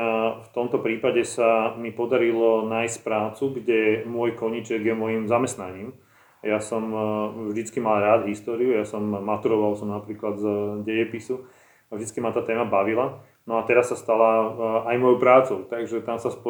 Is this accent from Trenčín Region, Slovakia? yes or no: no; Bratislava, Bratislava Region, Slovakia; narodil som sa v roku 1976, som z Bratislavy.